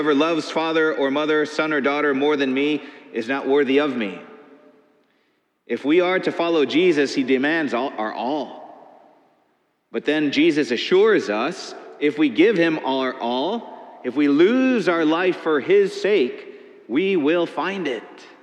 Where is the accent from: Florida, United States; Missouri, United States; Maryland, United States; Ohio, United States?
Missouri, United States; Just yesterday in my home state of Missouri, a prominent statue of St. Louis